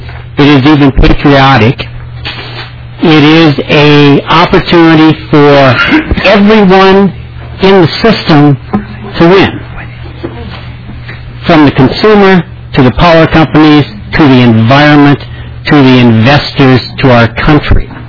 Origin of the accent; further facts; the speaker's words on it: Minnesota, United States; As I said, I'm from Big Stone County, the far western edge of the state.